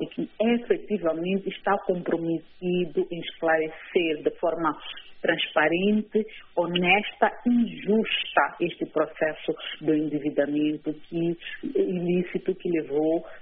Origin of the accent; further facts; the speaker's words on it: Mozambique; nós como moçambicanos podemos ouvir de viva voz o que eles têm a dizer